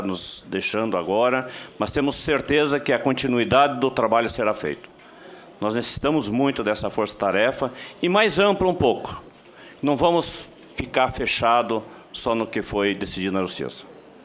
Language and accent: Portuguese; Paraná, Brazil; no nosso Paraná, que eu sou paranaense também.